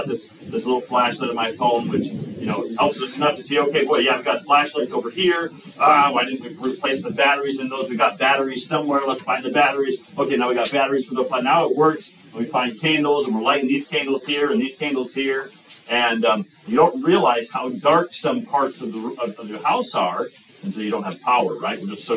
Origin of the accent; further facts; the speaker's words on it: Wisconsin, United States; okay, we're from Wisconsin, okay, so we get snow.